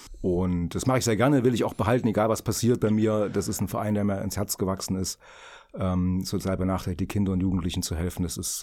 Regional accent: Erfurt, Thuringia, Germany; Ich bin in Erfurt geboren, also das heißt ja landläufig Puffbohne. Der eine oder andere kennt es vielleicht noch, es gab mal am Schrembach eine Kinderklinik, ist lange her, ich bin auch keine 20 mehr, also es gab es damals. Da bin ich geboren

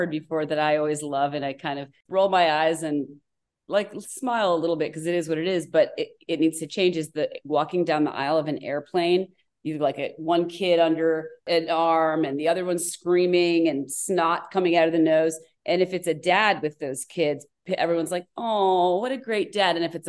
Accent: Connecticut, United States; I got a lot of cousins and a gigantic family all spread across the South, but I grew up in Connecticut.

